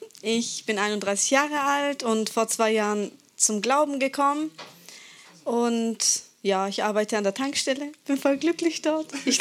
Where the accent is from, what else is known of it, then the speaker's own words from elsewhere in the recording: Welzheim, Baden-Württemberg, Germany; Ich bin in Welzheim groß geworden. Das ist so ein, keine Ahnung, Stadt, Dorf, wie auch immer man das nennen darf.